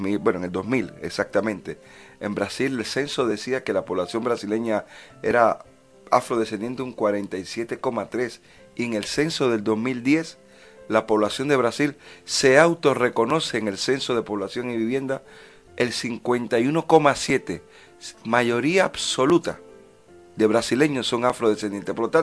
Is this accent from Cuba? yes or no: yes; Cuba; soy muy cubano